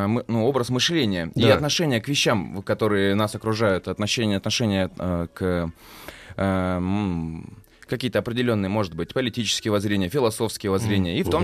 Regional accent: Irkutsk, Irkutsk Oblast, Russia; born there; Я не из Петербурга, я в Иркутске родился.

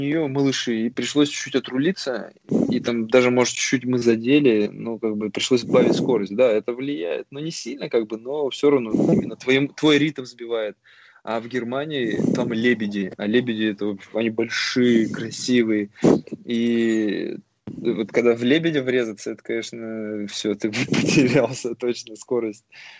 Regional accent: Yekaterinburg, Sverdlovsk Oblast, Russia; born there; я родился в Свердловске, сейчас это Екатеринбург

